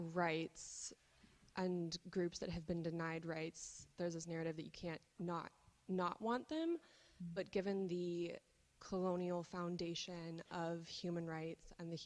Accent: United States; I am from the United States, and I am in the Gender Policy and Inequality Master's Program.

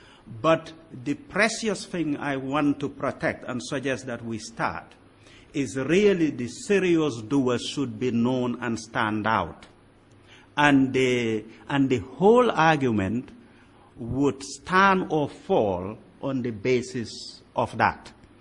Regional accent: Gambia; Although I'm from Gambia and Senegal are the same people.

